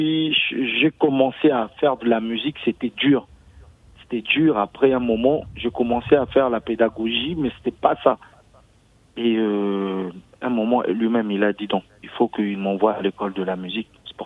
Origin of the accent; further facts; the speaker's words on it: DR Congo; Mais comme je suis congolais au pays